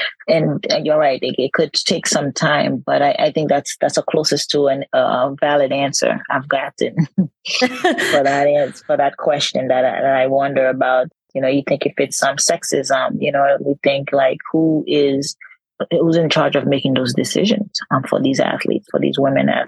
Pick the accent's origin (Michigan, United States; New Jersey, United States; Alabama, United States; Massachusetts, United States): Massachusetts, United States; Boston; now in San Diego, United States; I'm from Boston myself. Live in San Diego now